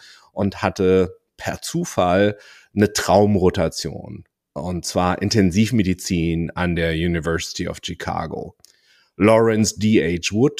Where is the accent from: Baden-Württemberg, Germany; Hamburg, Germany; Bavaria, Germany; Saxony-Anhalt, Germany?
Saxony-Anhalt, Germany; Magdeburg; Architektur hätte mich sehr interessiert, aber ich bin in Magdeburg aufgewachsen